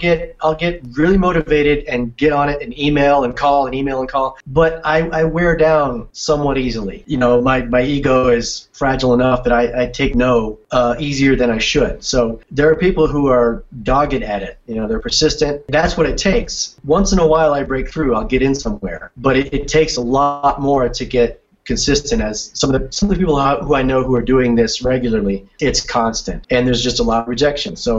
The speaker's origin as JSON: {"language": "English", "region": "Georgia", "country": "United States", "accent": "Southern twang", "said": "Being from Georgia and being Southern, I had a twang naturally, probably in my songwriting, with my guitar playing and a little bit in my singing."}